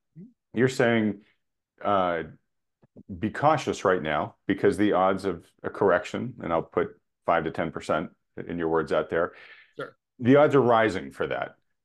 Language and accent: English; New England, United States; So I grew up in New England, in coastal New England